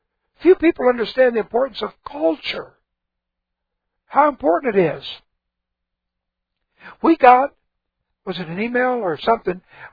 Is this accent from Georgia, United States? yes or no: no; Texas, United States; I'm a Texan. I love Texas.